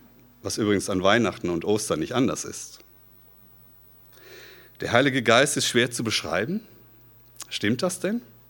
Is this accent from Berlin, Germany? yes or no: no; Bad Schönborn, Baden-Württemberg, Germany; In Bad Schönborn, wo ich herkomme